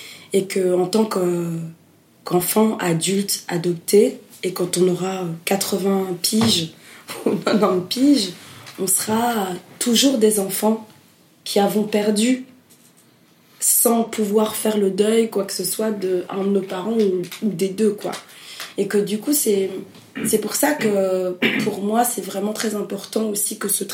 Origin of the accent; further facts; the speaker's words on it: Burundi; born there; Moi, je suis habitée par le Burundi, par mon pays natal, par des cauchemars de la guerre